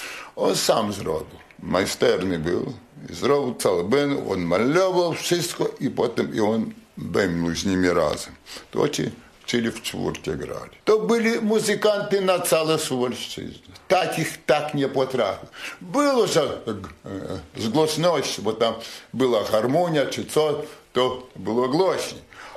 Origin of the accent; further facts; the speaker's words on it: Podlaskie Voivodeship, Poland; U nas na Suwalszczyźnie grane byli, muzykanty grali i kapeli byli, za mojej pamięci.